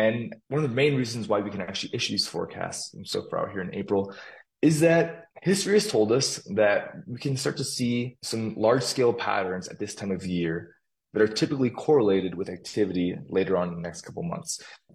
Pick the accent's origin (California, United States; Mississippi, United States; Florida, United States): Florida, United States; Having been born and raised in Florida, one of the things I always like to do at this time of year, trim your trees.